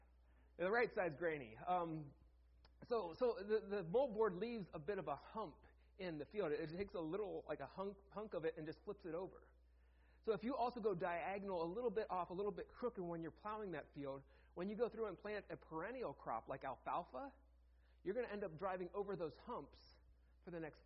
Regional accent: Ohio, United States; I remember growing up in Ohio and just going out, and one of the things that you do, you spend a day turning the dirt over.

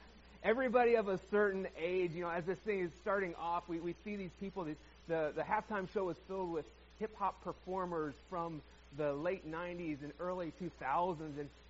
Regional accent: Ohio, United States; You know, I am from Ohio, but I didn't really care if Cincinnati won because that's not my team.

